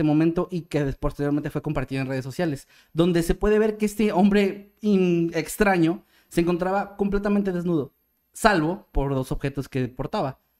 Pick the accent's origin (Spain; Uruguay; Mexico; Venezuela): Mexico; me voy a morder la lengua como mexicano